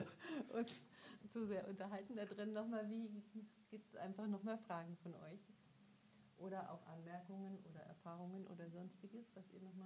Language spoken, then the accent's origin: German; Munich, Bavaria, Germany; ich komme aus München